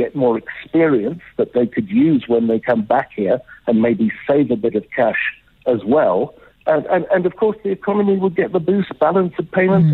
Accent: South Africa; born there; moved away; also born or lived in United Kingdom / Hong Kong; I was born in South Africa, educated in the UK, and my first job was in Hong Kong.

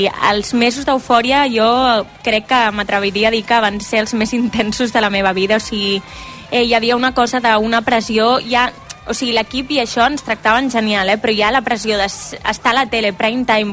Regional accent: Constantí, Catalonia, Spain; la gent se'n recorda que sóc de Constantí perquè pensa en … diu, ah, clar, la del poble... Sóc la del poble

